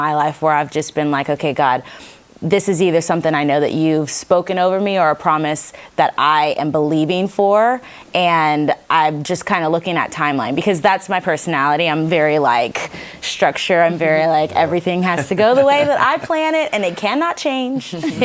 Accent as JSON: {"language": "English", "region": "Louisiana", "country": "United States", "tie": "born or raised there", "lives_now": "Houston, United States", "said": "And I got offered a job back in my home state of Louisiana."}